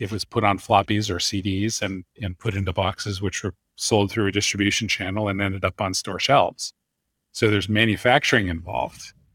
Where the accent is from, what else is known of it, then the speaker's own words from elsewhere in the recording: Virginia, United States; moved away as an adult; also born or lived in Boston; And so I moved from where I grew up in Virginia to Boston, took a job at the company, Think Technologies